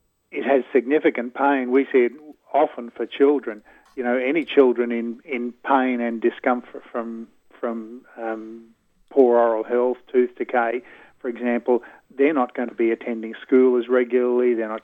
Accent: Queensland, Australia; and I'm from Queensland

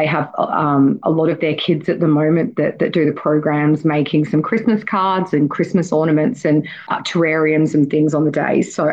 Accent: Sydney, New South Wales, Australia; I was born and bred in the Inner West.

